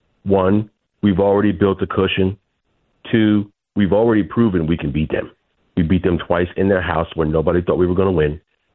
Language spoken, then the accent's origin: English; Yonkers, New York, United States; So, yeah, you know, I'm originally from Yonkers, New York, so obviously the Knicks are my team.